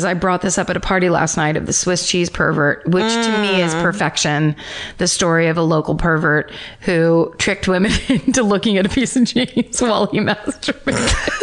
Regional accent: Bendigo, Victoria, Australia; I grew up in Bendigo, a regional country town near Melbourne, Australia. In 1996, when I was 11

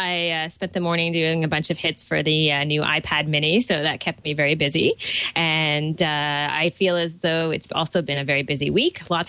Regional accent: Toronto, Ontario, Canada; from Toronto, Ontario, Canada.

